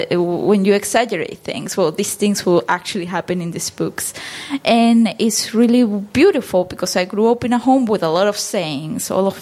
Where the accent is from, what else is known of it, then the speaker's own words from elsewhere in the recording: Andes, Venezuela; now in United States; I came in 2007, and I have been in the States for 12 years now. And I came originally because I come from the Andes in Venezuela.